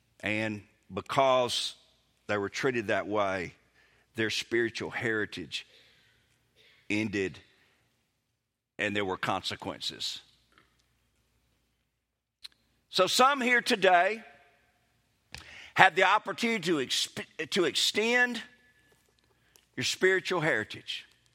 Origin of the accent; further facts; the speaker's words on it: Kosciusko, Mississippi, United States; I grew up in Kosciuszko